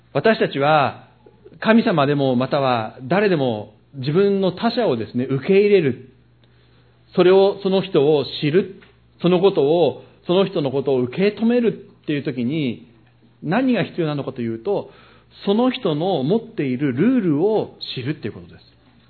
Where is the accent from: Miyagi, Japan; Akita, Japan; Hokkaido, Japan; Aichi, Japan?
Aichi, Japan; 私愛知県の出身ですけれども